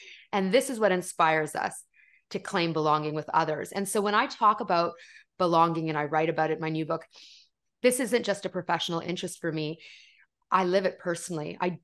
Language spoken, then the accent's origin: English; Canada; I'm Canadian, I live in Canada.